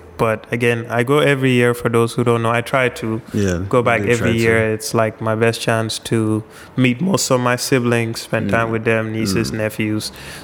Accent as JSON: {"language": "English", "country": "Gambia", "tie": "born or raised there", "lives_now": "United States", "said": "I didn't grow up in the U.S. And clearly, growing to school in Gambia, growing up in West Africa or Africa, there's no such thing as this is a Black History Month."}